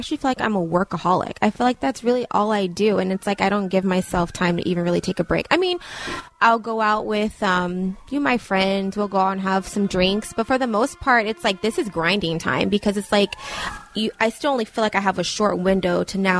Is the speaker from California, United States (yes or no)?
yes; Granada Hills, California, United States; now in North Hollywood, United States; because I'm originally from Granada Hills